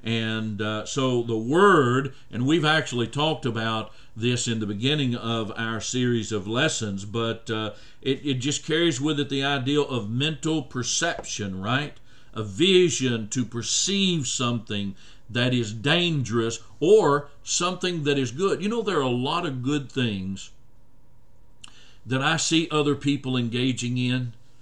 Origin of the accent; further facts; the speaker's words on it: Oklahoma City, Oklahoma, United States; I remember that growing up in Oklahoma City. We had Oklahoma City news stations